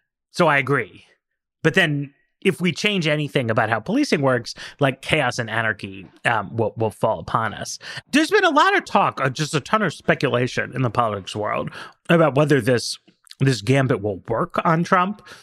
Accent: New York City, New York, United States; I've seen Pat Lynch speeches my whole fucking life because I grew up in New York.

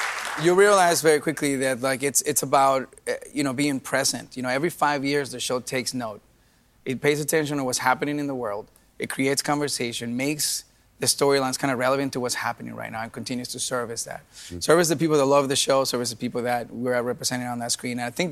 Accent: Venezuela; also born or lived in Miami, United States; I'm half Colombian, half Venezuelan. I was born in Miami, but I was raised in Venezuela.

